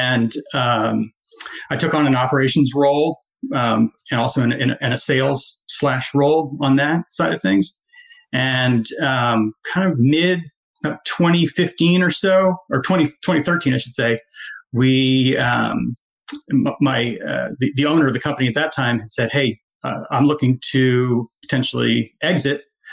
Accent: Philadelphia, Pennsylvania, United States; also born or lived in St. Louis / New York City / Boston / Kansas City; So I was born in St. Louis, moved to New York City. It's where my mom got her PhD at Columbia, moved to Boston for a teaching job, moved to Kansas City for another teaching job, and then kind of settled in and around high school in Philadelphia

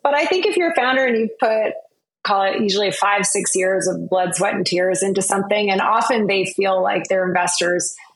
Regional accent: Canada; moved away as an adult; now in London, United Kingdom; I grew up in Canada. That was great. I moved to London.

